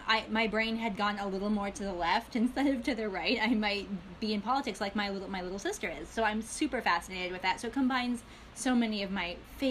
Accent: East Coast, United States; also born or lived in Chicago; I was born in Chicago, but I actually grew up out east on the East Coast.

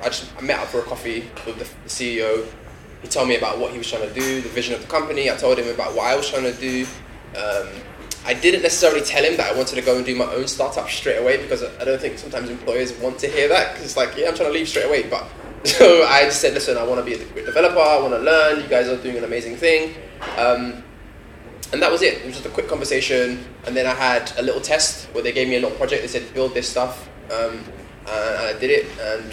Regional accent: London, United Kingdom; I'm born and raised in London

